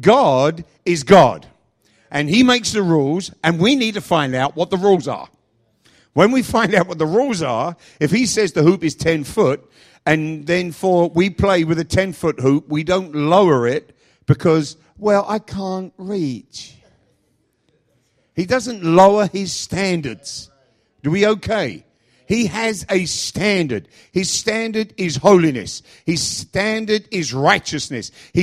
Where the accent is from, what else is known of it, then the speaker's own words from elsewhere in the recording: London, United Kingdom; Trust me, every time we got in the car, they said, where are you from? I said, oh, we're from London.